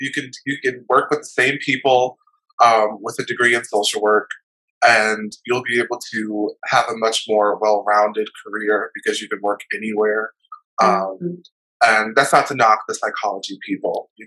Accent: New York, United States; I'm originally from Long Island.

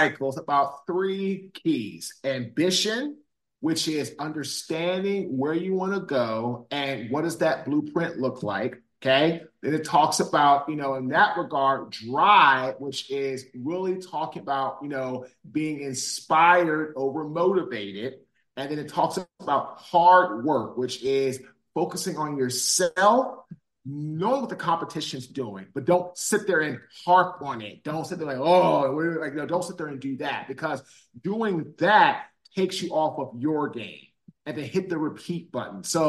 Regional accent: Washington, District of Columbia, United States; now in Raleigh, United States; I'm from Washington, D.C. I went to Howard University. I played in the NFL. I now live in Raleigh, North Carolina.

